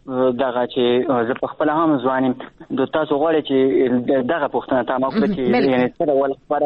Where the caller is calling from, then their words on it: Achin, Nangarhar, Afghanistan; در سره تماس کیم د ننګرهار ولایت اچینو لسوالینه.